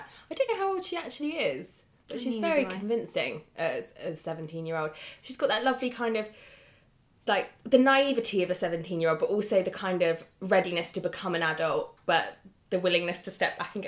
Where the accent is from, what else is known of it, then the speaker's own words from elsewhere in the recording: United Kingdom; Which probably seems a bit crazy to us as lucky British systems with the NHS.